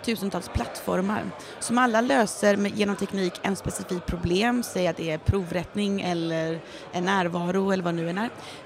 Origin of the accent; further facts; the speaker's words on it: Gothenburg, Västra Götaland County, Sweden; Jag är från Göteborg egentligen, men har bott utomlands största delen av mitt liv.